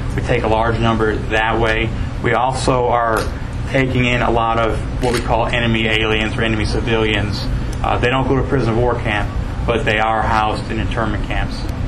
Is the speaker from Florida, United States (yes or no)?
no; Kentucky, United States; I'm actually from Trigg County, so real close.